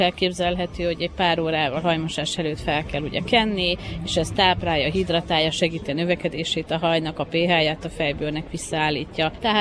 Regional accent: Satu Mare County, Romania; tehát mi Szatmár Német vagyunk

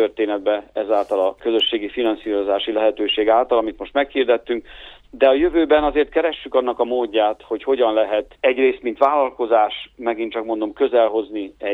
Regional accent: Cluj-Napoca, Cluj County, Romania; Ráadásul mi kolozsváriak vagyunk.

